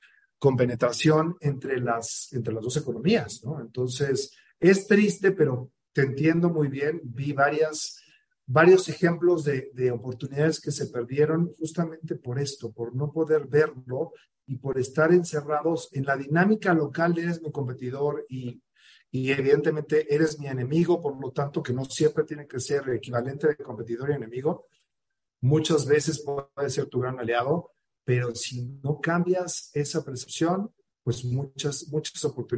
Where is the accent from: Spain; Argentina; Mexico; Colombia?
Mexico